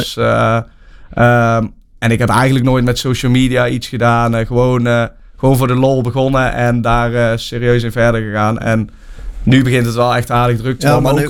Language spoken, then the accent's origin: Dutch; Olland, North Brabant, Netherlands; Ja, ik had singlepresentatie in Olland dan, wat ik net vertelde, waar ik vandaan kom.